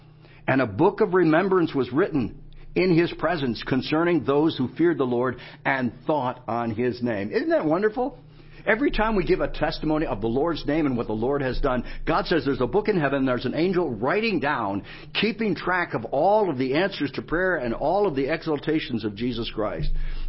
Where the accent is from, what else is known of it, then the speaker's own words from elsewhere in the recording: the South, United States; accent: southern; try to get into my normal mode so you don't have to endure my southern accent.